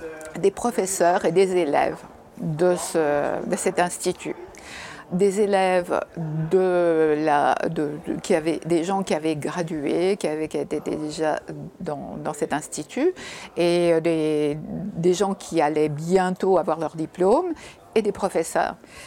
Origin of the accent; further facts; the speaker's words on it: Canada; j'étais canadienne, ou je suis canadienne